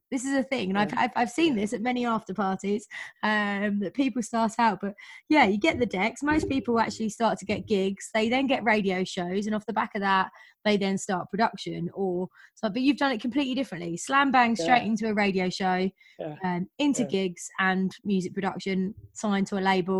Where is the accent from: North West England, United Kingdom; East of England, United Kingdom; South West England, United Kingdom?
East of England, United Kingdom; Bedford; I'm from Bedford, by the way.